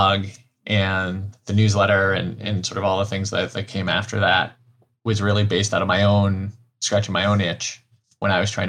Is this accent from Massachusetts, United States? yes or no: yes; Massachusetts, United States; I grew up in Massachusetts, Go Sox, really, had a very kind of typical middle-class upbringing there.